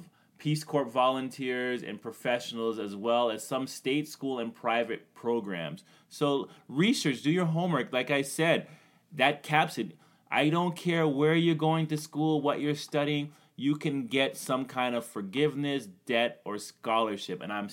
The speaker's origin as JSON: {"language": "English", "country": "Canada", "said": "I'm Canadian, and that sounds horrible."}